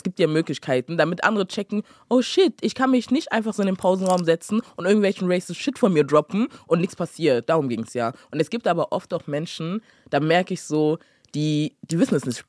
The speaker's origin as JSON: {"language": "German", "country": "Ghana", "said": "ich bin aus Ghana, Junge, Alter."}